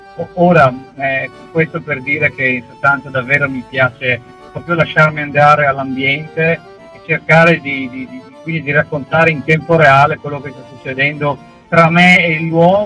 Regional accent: Friuli-Venezia Giulia, Italy; sì, friulano, ma anche sicul friulano, ovvero di madre siciliana, però nato e cresciuto in Friuli, terra che adoro senza ritegno, e che non mi stufa mai

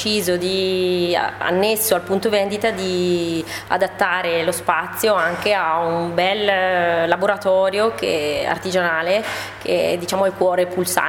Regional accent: Lonato del Garda, Lombardy, Italy; moved away as an adult; now in Agordo, Italy; sono originaria del Lago di Garda, per l'esattezza vengo da Lonato del Garda, un paesino appunto in provincia di Brescia e mi sono trasferita ad Agordo da circa 2 anni per motivi di lavoro.

